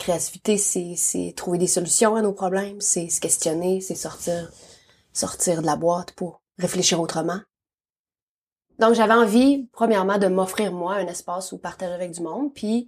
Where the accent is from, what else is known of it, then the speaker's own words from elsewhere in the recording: Quebec, Canada; born there; Je suis née en Abitibi-Témiscamingue, au Québec.